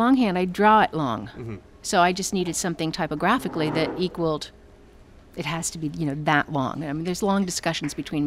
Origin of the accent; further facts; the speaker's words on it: Lancaster, Pennsylvania, United States; I'm not a Western girl. I'm from Lancaster, Pennsylvania.